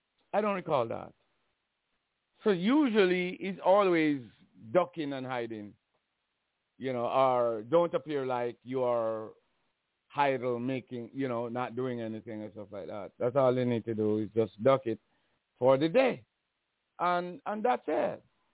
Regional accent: Jamaica; if you grow up in Jamaica like me and go to church

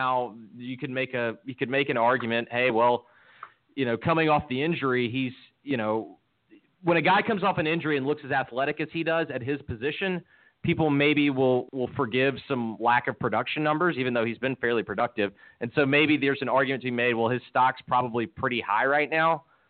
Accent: Memphis, Tennessee, United States; I was born and raised in Memphis

